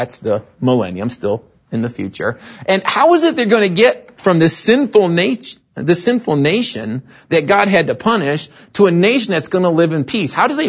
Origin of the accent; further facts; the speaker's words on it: Michigan, United States; also born or lived in West Virginia; I grew up in Michigan, like heaven on earth. Okay, I lived in West Virginia for a while.